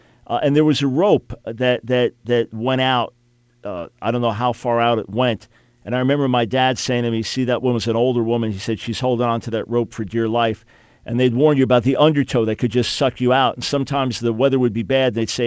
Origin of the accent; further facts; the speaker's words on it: Long Island, New York, United States; I grew up, after we moved from New York City to Long Island, I was constantly around water as a boy.